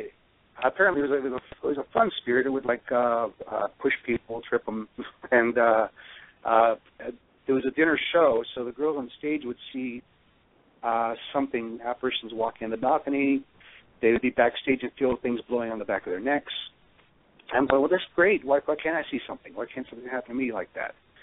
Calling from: Key West, Florida, United States; I'm calling from Key West.

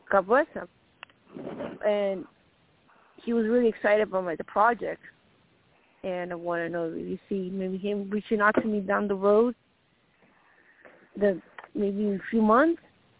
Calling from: Colorado, United States; 8 years from member Tina and Colorado.

